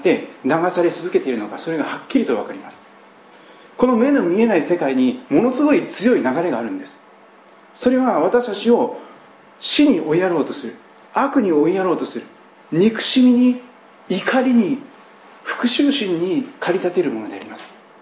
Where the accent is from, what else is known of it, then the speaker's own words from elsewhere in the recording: Kochi, Japan; 私の住んでいた生まれ育った四国の高知県というところは非常に海が綺麗で、川も綺麗です。